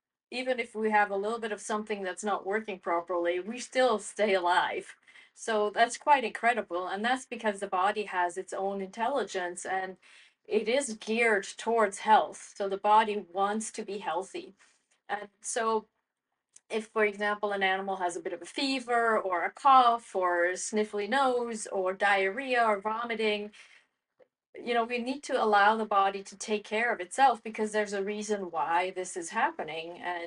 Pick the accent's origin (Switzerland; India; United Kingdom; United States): Switzerland; Yeah, so I grew up in Switzerland